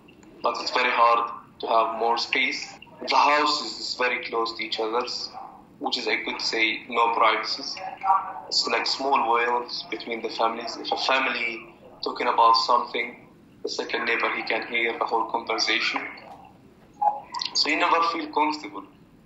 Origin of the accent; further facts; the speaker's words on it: Aida refugee camp, West Bank, Palestine; my grandparents come from after 1948. And I was born and growing up in Aida refugee camp. And I still live in this camp with my family until today.